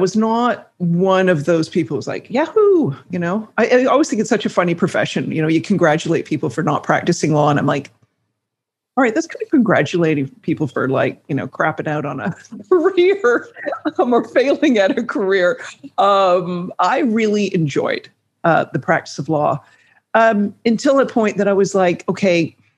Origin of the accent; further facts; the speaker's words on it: Vancouver, British Columbia, Canada; This was back in the early 90s. I was living in Canada. I'm Canadian. And salaries in Toronto were more than double those of Vancouver, where I had gone to law school and grew up on the West Coast.